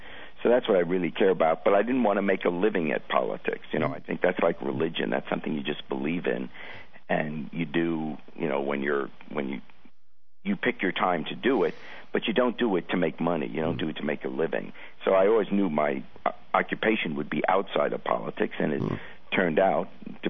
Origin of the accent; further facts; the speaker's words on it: New York, United States; also born or lived in England; And, I grew up in New York.